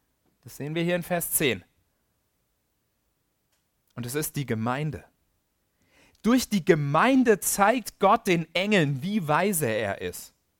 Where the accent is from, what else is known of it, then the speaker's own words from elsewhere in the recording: Germany; gestern haben wir als Deutsche daran gedacht, dass vor 30 Jahren die Mauer zwischen Deutschen und Deutschen gefallen ist.